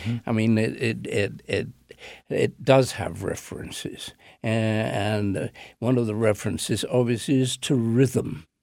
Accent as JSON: {"language": "English", "region": "England", "country": "United Kingdom", "said": "as an Englishman, I was brought up with certain strong ethical codes."}